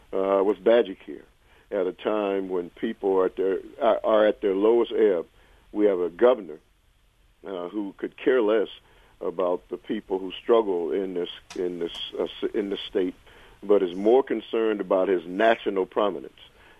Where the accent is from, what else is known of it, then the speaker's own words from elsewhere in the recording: Milwaukee, Wisconsin, United States; but I'm from Milwaukee. I've been here my entire life.